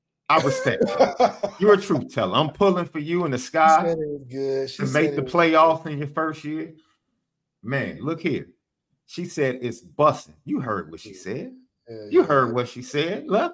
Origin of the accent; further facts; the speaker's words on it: Chicago, Illinois, United States; I do because I'm from the South Side.